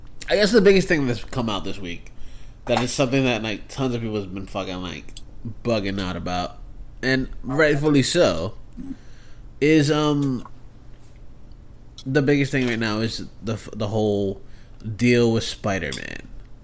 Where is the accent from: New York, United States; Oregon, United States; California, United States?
New York, United States; Nope. I'm from Rockland County.